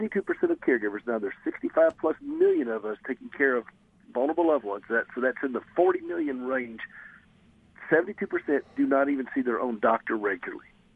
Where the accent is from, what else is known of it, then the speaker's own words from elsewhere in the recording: the South, United States; Now, I'm from the South, so I talk like that. This is how I really talk, y'all.